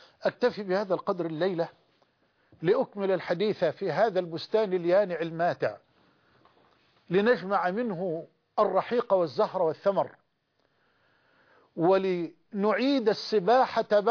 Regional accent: Egypt; بلدنا مصر

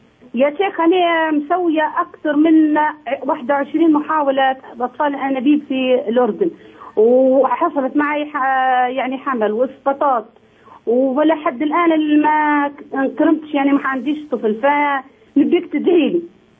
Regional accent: Libya

